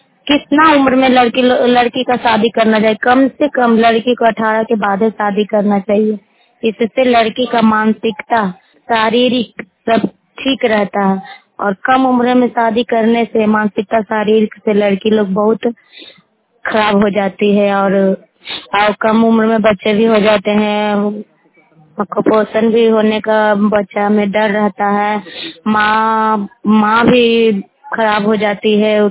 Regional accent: Puthakhar, India; और मैं पुथाखार पंचायत के रहने वाली हूँ

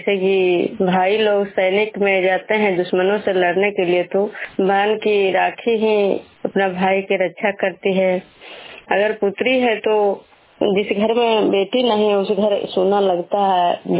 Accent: Vishnupur, Bihar, India

